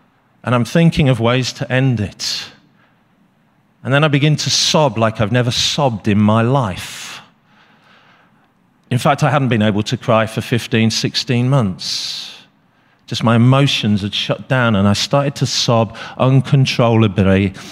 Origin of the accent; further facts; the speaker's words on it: Leicester, East Midlands, United Kingdom; I started leading a church just outside of my hometown of Leicester, right in the center of England.